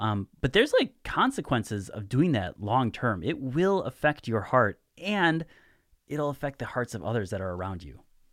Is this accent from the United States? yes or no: yes; Wisconsin, United States; in our culture in Northeast Wisconsin, and we can both say this because we're both from Northeast Wisconsin.